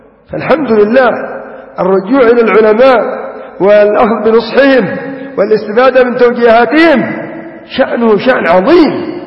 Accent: Yemen; يقول المثل عندنا في اليمن: من أكبر منك بيوم استشره.

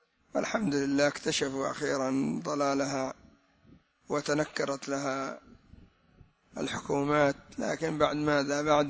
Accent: Yemen; وعندنا في اليمن

